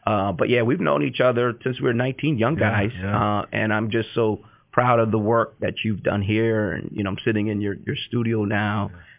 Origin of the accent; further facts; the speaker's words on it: Bloomfield, United States; My mother is from a small island called Nevis near St. Kitts, and so. So, you know, that's kind of my roots. And I grew up in Bloomfield.